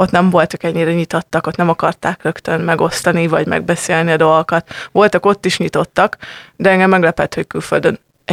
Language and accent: Hungarian; Hungary; also born or lived in England; és én hazaköltöztem Angliából